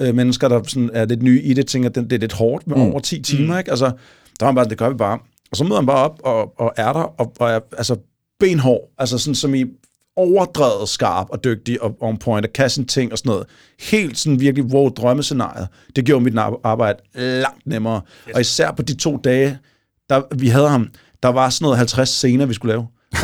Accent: Amager, Capital Region of Denmark, Denmark; det var at skyde det på Amager, hvor jeg er fra

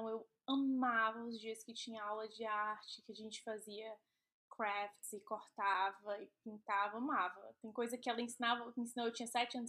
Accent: São Paulo, Brazil; also born or lived in Fortaleza; now in New York, United States; Hoje eu moro nos Estados Unidos, em Nova York, mas sou de São Paulo, morei em Fortaleza por muitos e muitos anos e eu tô aqui fora nos Estados Unidos já tem uns 4 anos e meio.

